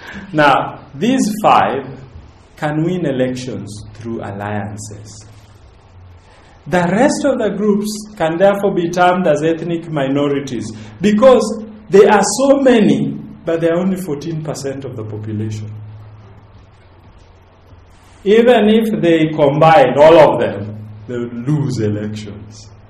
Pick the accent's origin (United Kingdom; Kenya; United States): Kenya; I think I'm a Kenyan, and we belong to the country of the marathon.